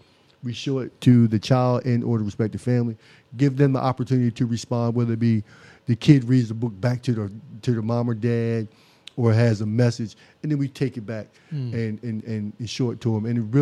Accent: Seaford, Delaware, United States; I'm a Sussex County boy, right? So I was born and raised in Seaford. I'm born in Nanticoke, you know, and I left and went to school and came back. But other than that, I live in Millsboro now.

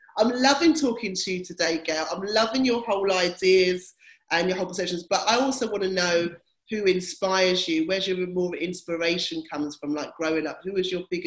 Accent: United Kingdom

